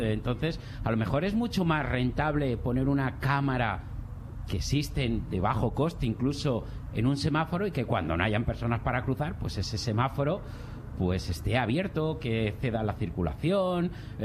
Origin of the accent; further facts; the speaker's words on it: Alicante, Valencian Community, Spain; now in Madrid, Spain; Yo, Alicante, medio Valencia, exiliado en Madrid. Pero es que llevo 15 años en Madrid y es mi casa, ¿no?